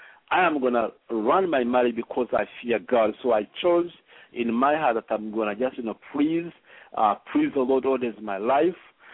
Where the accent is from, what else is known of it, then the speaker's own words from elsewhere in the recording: Kenya; also born or lived in Rwanda / Uganda; I come from Rwanda originally. I grew up in Uganda and also grew up in Kenya all my life as a teenager. So we met in Nairobi, in Kenya